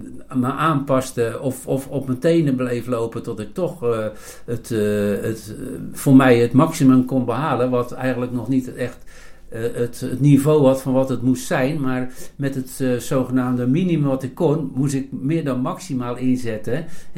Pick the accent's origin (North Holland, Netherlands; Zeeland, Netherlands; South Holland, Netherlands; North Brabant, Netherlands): South Holland, Netherlands; De Zilk; also born or lived in Leiden; Ik ben geboren in Leiden. Ik ben dus eigenlijk van oorsprong een Leidenaar. Maar wat dat betreft heeft het maar 2 dagen geduurd. Want ik woonde toen in de Zilk tot mijn 17e. En toen ben ik later naar Lisse verhuisd. En nu uiteindelijk in Noordwijkerhout terechtgekomen.